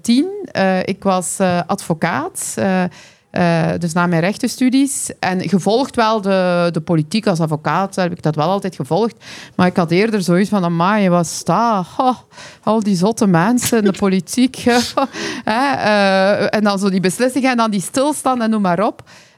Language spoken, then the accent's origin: Dutch; Flanders, Belgium; Ja, ik ben eigenlijk een Vlaming. Hè, dus daar wil ik wel onderlijnen. Ik ben hier geboren en getogen. Hè. Maar mijn afkomst, dat zijn... Ja, dus Koerdisch, dat is een minderheid.